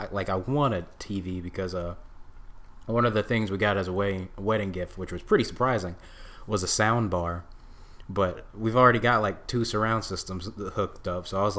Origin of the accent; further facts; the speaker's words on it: Texarkana, United States; We went back to my hometown, Texarkana. That was nice to get to see the family and everything.